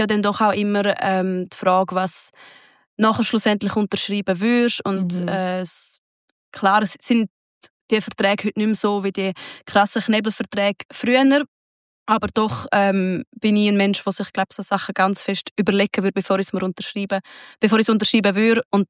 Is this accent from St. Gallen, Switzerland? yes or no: yes; Sargans, St. Gallen, Switzerland; in meiner Heimatstadt Sargans